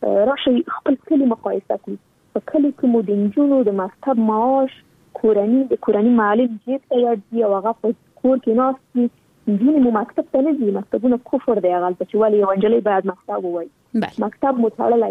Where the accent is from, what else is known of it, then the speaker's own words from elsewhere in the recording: Afghanistan; نن ورځ موږ څومره کلونه کېږي چې په افغانستان کې جګړه روانه ده زه خو شخصا په جګړه کې پیدا شوی یم دا د په جګړه کې را لویه شولم